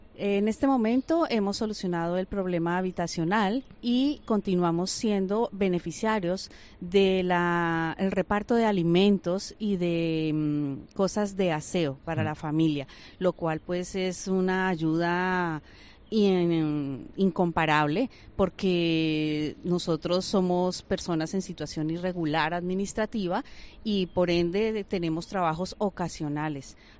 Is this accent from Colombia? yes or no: yes; Colombia; moved away as an adult; now in Spain; soy de ciudadanía colombiana, estoy en España junto con mi familia, somos 5 los integrantes.